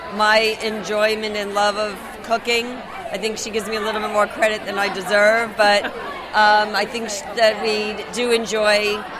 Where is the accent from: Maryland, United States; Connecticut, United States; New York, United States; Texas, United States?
New York, United States; growing up in New York and being inspired by the food around you